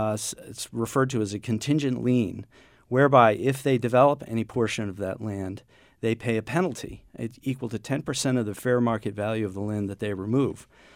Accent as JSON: {"language": "English", "town": "Exeter", "country": "United States", "tie": "born or raised there", "said": "I grew up in Exeter, and that was a part of the state that was growing very rapidly."}